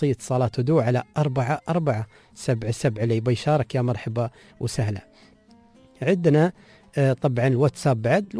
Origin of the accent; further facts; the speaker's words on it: United Arab Emirates; عندنا في الإمارات